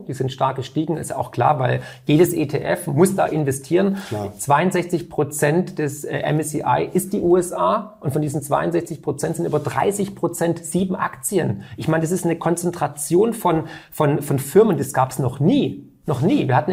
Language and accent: German; Baden-Württemberg, Germany; Nee, ich bin Schwabe, Mario.